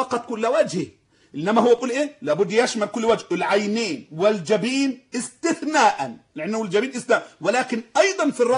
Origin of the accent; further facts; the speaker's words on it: Egypt; ولكن بصفة خاصة في مصر، اللي عندنا في مصر